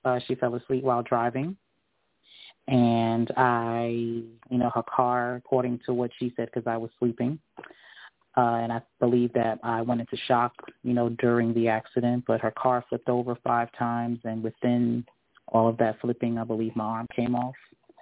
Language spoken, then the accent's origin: English; Queens, New York, United States; now in Macon, United States; I'm from Queens, New York.